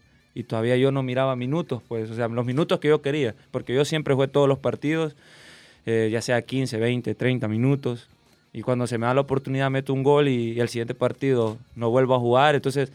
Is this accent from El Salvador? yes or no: yes; San Salvador, El Salvador; born there; yo nací aquí, pues yo soy salvadoreño. Yo jugaba allá en San Jacinto, en tierra, pues en canchas de tierra.